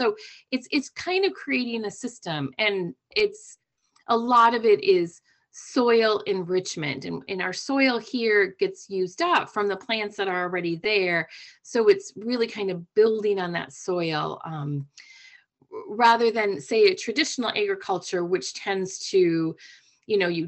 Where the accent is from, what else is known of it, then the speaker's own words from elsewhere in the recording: Midwest, United States; I'm from the Midwest, so it's heartbreaking for me that I can't grow tomatoes outside of a greenhouse.